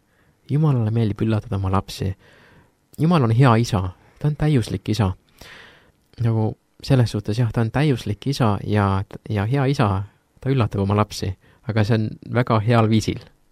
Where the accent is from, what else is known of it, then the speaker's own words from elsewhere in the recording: Saare County, Estonia; ma õpin ka Tallinnas seminaris ja ma olen ka siin saare inimene ja põline saarlane